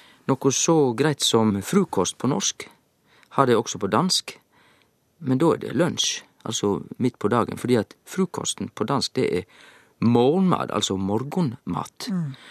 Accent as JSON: {"language": "Norwegian", "town": "Hafslo", "region": "Vestland", "country": "Norway", "said": "og jeg er fra Hafslo likevel, så vet jeg at heima så sier ikke vi noe annet eller da si."}